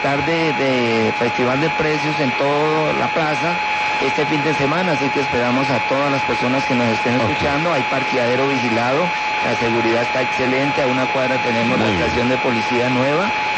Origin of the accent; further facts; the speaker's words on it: Guasca, Cundinamarca, Colombia; Yo soy de Huasca, Cundinamarca.